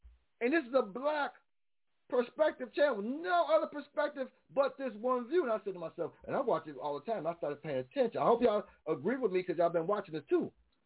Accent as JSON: {"language": "English", "country": "United States", "said": "using the term that's considered America their home as I'm American, black American."}